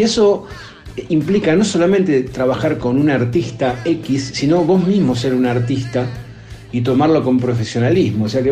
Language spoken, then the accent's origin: Spanish; Rosario, Santa Fe, Argentina; yo nací en Rosario, en un barrio de Rosario, tanto alejado del centro, barrio Escuena